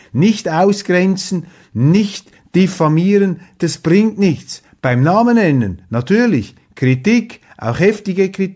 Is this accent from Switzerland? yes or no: yes; Switzerland; für mich jetzt als Schweizer, sehr interessant zu beobachten.